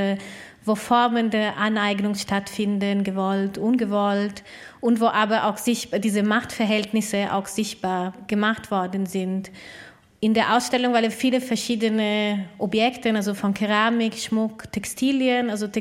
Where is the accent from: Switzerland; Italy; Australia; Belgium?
Italy; Und persönlich als Italienerin bin ich oft ziemlich beleidigt auch hier.